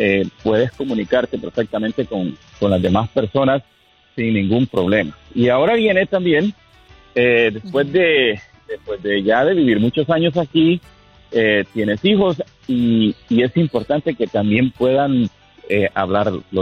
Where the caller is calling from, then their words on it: North Carolina, United States; Buenos días desde Carolina del Norte.